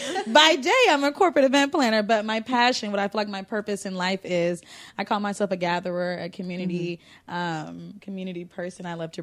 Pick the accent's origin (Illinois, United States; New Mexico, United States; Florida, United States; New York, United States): Florida, United States; I am 27 years old. I'm originally from the Sunshine State, South Florida.